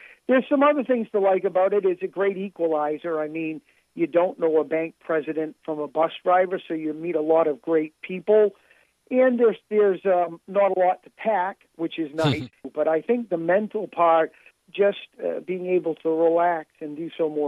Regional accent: Massachusetts, United States; I'm originally from Massachusetts, south of Boston.

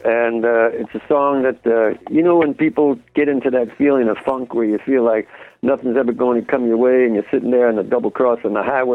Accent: Bronx, New York, United States; And I grew up in the Bronx, not far from where … came from, so I got hooked real early.

